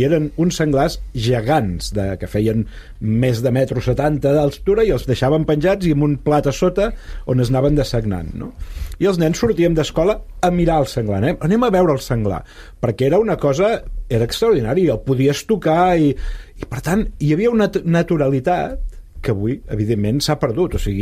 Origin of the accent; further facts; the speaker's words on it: Manlleu, Catalonia, Spain; Quan jo era petit a Manlleu, als anys 74, 75